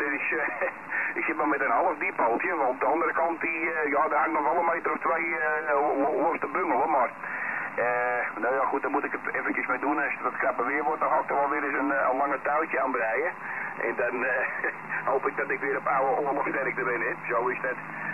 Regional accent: Amsterdam, North Holland, Netherlands; also born or lived in Groningen; En ik ben in Groningen geboren, alleen ik ben getogen in Amsterdam, en dat hoor je waarschijnlijk, of niet?

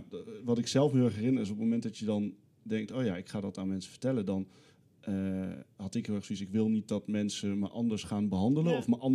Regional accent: Arnhem, Gelderland, Netherlands; want ik kom uit Arnhem, oorspronkelijk.

